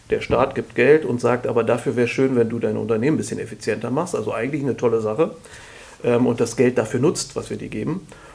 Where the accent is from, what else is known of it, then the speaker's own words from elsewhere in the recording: Berlin, Germany; musste ich selber mal als Berliner googeln